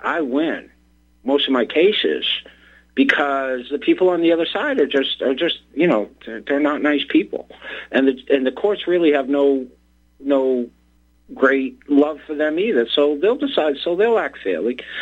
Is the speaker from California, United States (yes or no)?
no; Boston, Massachusetts, United States; Why? Because I'm from Boston. And it's just the way we were brought up around here. You don't take it.